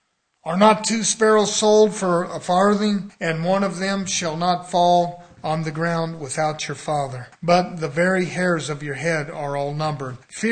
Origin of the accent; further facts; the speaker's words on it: United States; I'm not ashamed to say an American